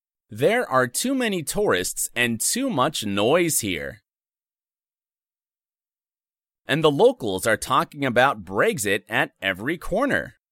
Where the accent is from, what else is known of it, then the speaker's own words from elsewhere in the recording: Poland; I am from Poland.